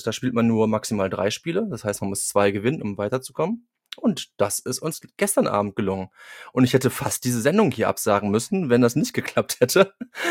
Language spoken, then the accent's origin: German; Cologne, North Rhine-Westphalia, Germany; moved away; Ich bin Kölner